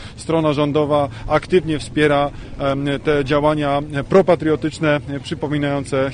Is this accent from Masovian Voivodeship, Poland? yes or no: no; Osjaków, Łódź Voivodeship, Poland; tutaj w moich rodzinnych stronach, w mojej rodzinnej ziemi, właśnie w Osjakowie, w Radoszewicach